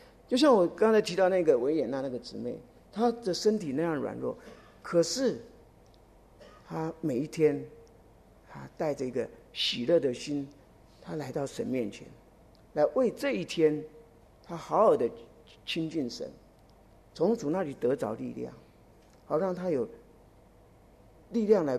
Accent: United States; 整个加拿大，对不起，我是美国人。

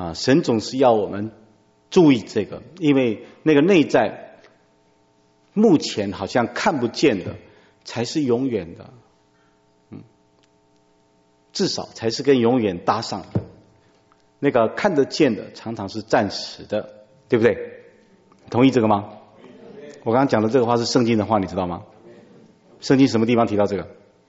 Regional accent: Taiwan; 我们在台湾称这个叫做启明星，你们国内怎么叫这个？我们台湾话叫 K 明七

